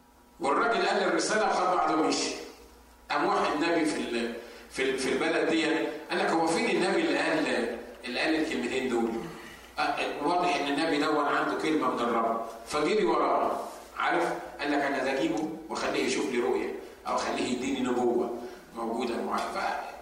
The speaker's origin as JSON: {"language": "Arabic", "country": "Egypt", "said": "احنا عندنا في مصر قسم في البوليس"}